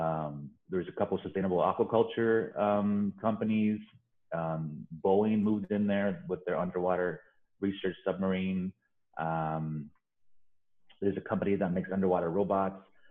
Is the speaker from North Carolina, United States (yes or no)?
no; Los Angeles, California, United States; So I was born in Los Angeles. But my mother's from Spain. So I lived in the area east of downtown LA called the Hacienda Heights.